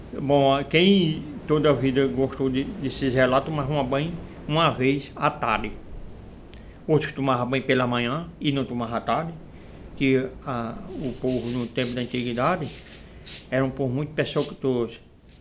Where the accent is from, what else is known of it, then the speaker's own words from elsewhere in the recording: Cachoeirinha, Brazil; now in Massapê, Brazil; Há 31 anos a minha convivência aqui no Massapê. Mas eu nasci e me criei mesmo em Cachoeirinha.